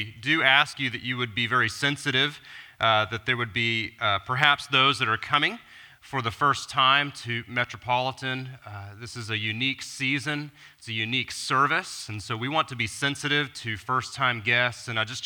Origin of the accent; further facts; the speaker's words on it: Houston, Texas, United States; Well, I grew up in Houston, Texas. I think most of you know that. And because I grew up in Houston, perhaps that put inside of me a deep fascination for the space and NASA history.